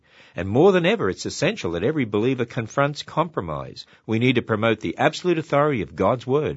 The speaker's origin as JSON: {"language": "English", "country": "Australia", "moved": "as an adult", "lives_now": "United States", "said": "my wife and I came to America from Australia 20 years ago as missionaries to a pagan culture."}